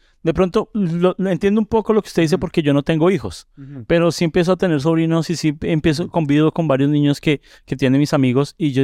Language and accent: Spanish; Colombia; now in Mexico; Y es porque nosotros somos todos colombianos.